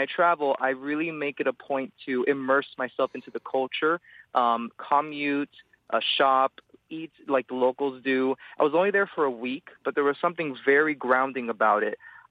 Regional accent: United States; born there; I was born in America. I'm an American citizen.

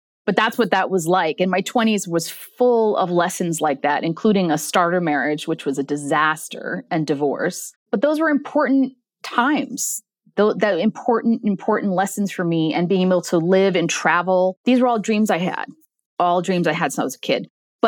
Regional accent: United States; I'm an American, right?

